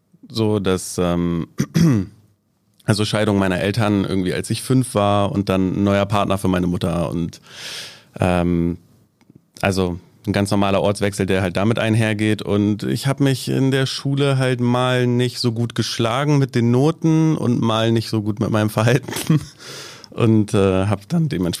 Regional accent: Jever, Lower Saxony, Germany; also born or lived in Meschede, Germany; ich bin halt in Meschede geboren, in Nordrhein-Westfalen, aber mein Vater hat dann Arbeit hier in Jever gefunden. Und dann ist halt die ganze Familie rübergezogen und dann bin ich halt hier aufgewachsen.

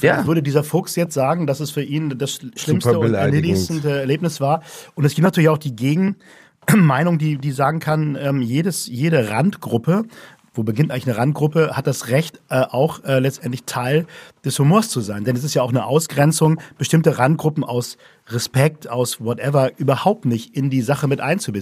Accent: Germany; ich als Deutscher

